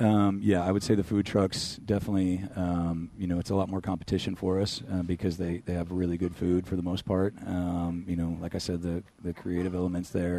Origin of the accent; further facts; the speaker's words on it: Toledo, Ohio, United States; But I'm originally from Toledo.